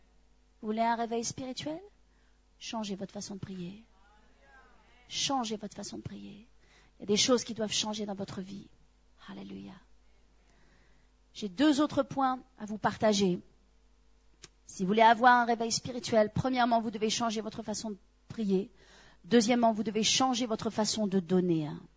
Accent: France; Vous savez, moi je suis française. Hein? J'ai été éduquée à la française.

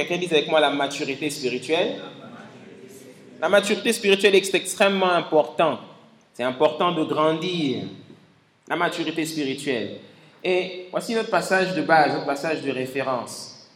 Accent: Gabon; Chez nous au Gabon, c'est 21 ans je crois

